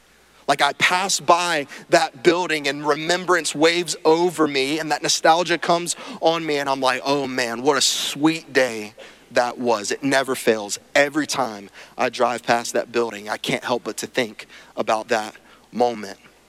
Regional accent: Brandon, Mississippi, United States; I'm from Mississippi, a place called Brandon, Mississippi.

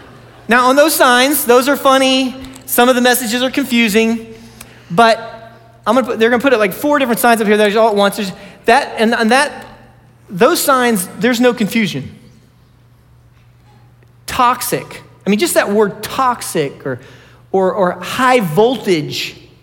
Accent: Texas, United States; And I am from, I'm from the United States of Texas.

